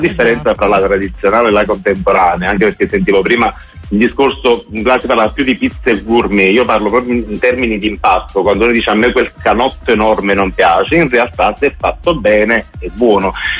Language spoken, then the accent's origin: Italian; Naples, Campania, Italy; non perché sono napoletano